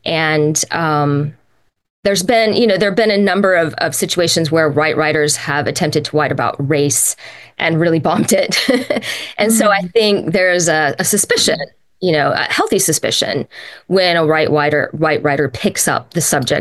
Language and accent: English; Atlanta, Georgia, United States; I grew up in Atlanta in a very racially fraught time in the 80s and early 90s, and I was part of the busing system.